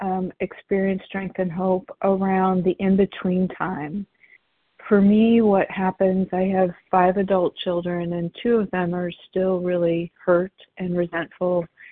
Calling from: Indiana, United States; recovered in Indiana.

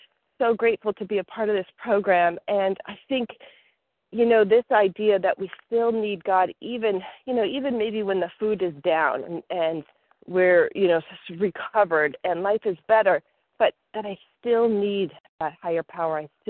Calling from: Virginia, United States; from Virginia.

